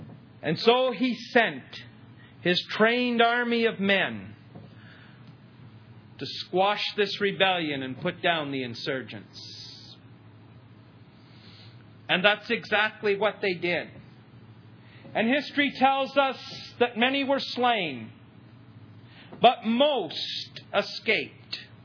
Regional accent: Canada; I want to be careful being a Canadian.

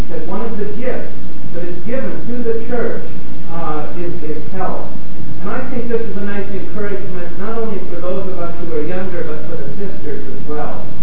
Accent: Smiths Falls, Ontario, Canada; But all the years I was growing up in Smith Falls, he never took part.

